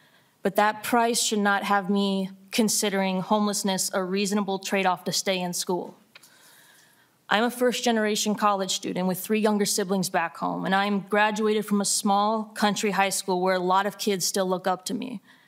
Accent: Minnesota, United States; I'm a freshman from the University of Minnesota and a first-generation college student from my family farm in Carver County.

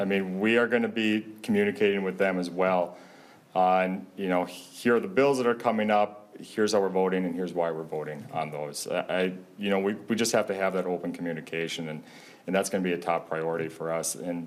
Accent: Crookston, Minnesota, United States; That's where I grew up in the Crookston area up there.

